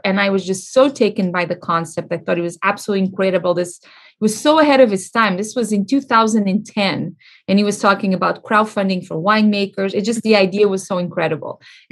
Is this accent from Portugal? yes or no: yes; Portugal; now in United States; So I'm originally from Portugal. I was born and raised in Portugal and I moved to California.